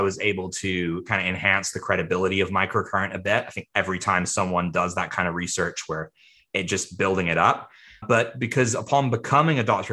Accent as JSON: {"language": "English", "region": "British Columbia", "country": "Canada", "said": "I'm from British Columbia, Canada."}